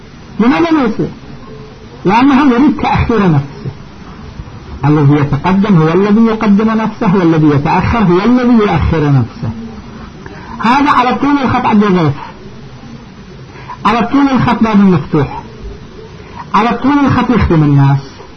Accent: Iraq; ترد واحد كان عندنا في العراق، هذه القصة مال قبل 45 سنة في البصرة

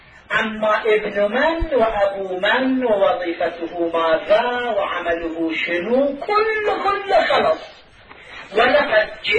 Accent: Karbala, Karbala Governorate, Iraq; كان عندنا في كربلاء

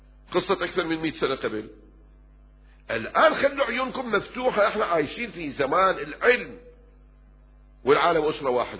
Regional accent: Kuwait; الحين هاي عندنا بالكويت أكثر البيوت عندهم خدامات

